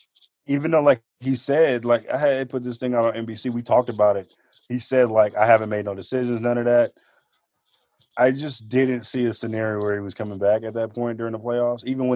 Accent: Oakland, California, United States; I'm from Oakland, man.

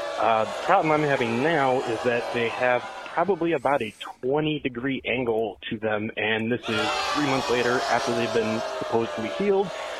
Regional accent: Kenosha, Wisconsin, United States; I'm from Kenosha, Wisconsin.

